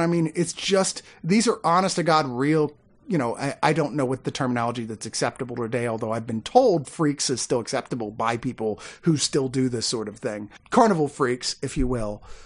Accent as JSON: {"language": "English", "region": "East Coast", "country": "United States", "said": "I'm from the East Coast, and everybody in, you know, Baltimore's right near there where Waters is from"}